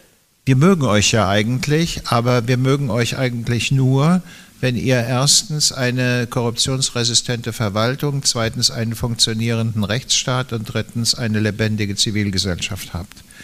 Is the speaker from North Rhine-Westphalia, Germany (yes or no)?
no; Hesse, Germany; now in Berlin, Germany; das in München zu sagen, als Hesse und Wahlberliner.